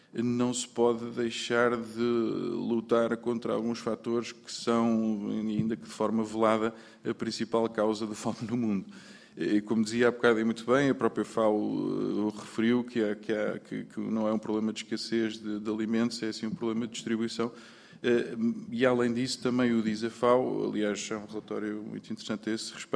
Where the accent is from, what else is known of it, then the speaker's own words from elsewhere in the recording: Portugal; enquanto portugueses